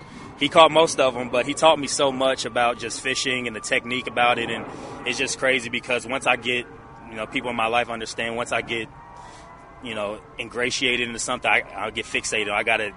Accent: Indianapolis, Indiana, United States; seeing something outside of just Ashburn or my hometown, Indianapolis, going to travel.

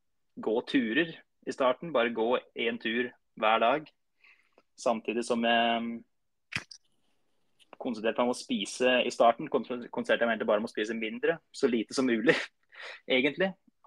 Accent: Flå, Buskerud, Norway; Så jeg er fra Flå.

